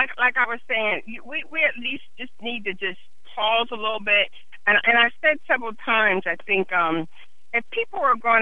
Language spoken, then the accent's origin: English; Pennsylvania, United States; I'm from Central Pennsylvania, and I know for a fact they do it here.